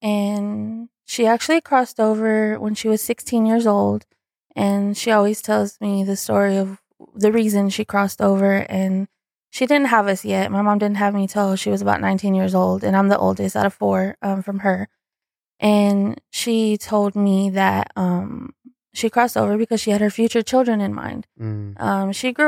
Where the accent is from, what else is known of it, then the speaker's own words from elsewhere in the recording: San Antonio, Texas, United States; So I was raised in San Antonio, Texas, and there is a railroad crossing.